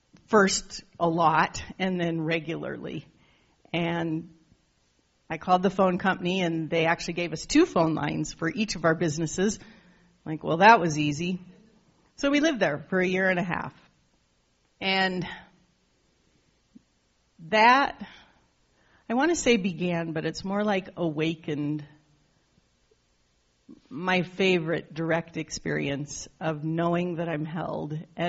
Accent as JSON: {"language": "English", "town": "Denver", "region": "Colorado", "country": "United States", "tie": "born there", "said": "I was born in Denver, and Denver was my home"}